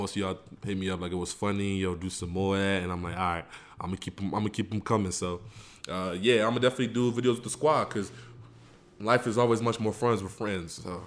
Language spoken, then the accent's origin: English; Douala, Littoral, Cameroon; moved away; Where I'm from Douala, Cameroon. I don't know where y'all, if y'all don't know where that's from.